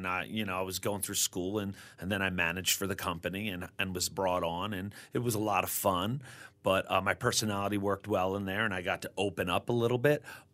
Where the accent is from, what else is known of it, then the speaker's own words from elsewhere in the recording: Atlantic City, New Jersey, United States; I grew up in Atlantic City, and we were the second state in the United States, New Jersey, to have casinos.